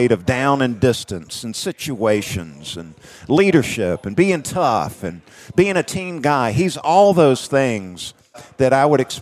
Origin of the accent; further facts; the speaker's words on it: Georgia, United States; I grew up in South Georgia, and I was a fan of all college football, man.